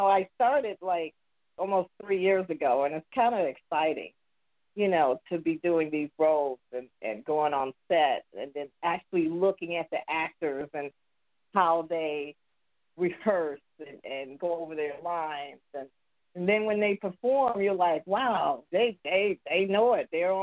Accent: Markham, Illinois, United States; I grew up here in Markham. I grew up on the east side.

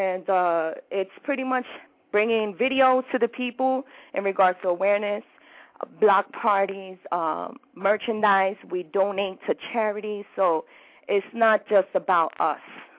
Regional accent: Bronx, New York, United States; from New York. I noticed that working in the corporate world, they asked me, hey, where you from? I'm from the Bronx.

